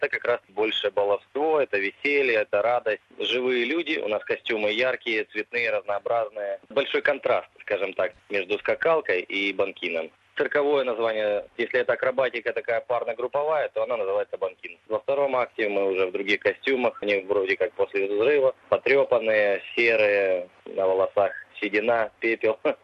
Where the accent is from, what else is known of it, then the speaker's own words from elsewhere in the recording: Mykolaiv, Mykolaiv Oblast, Ukraine; Я сам из Николаева, и семья у меня там, у меня жена, ребенок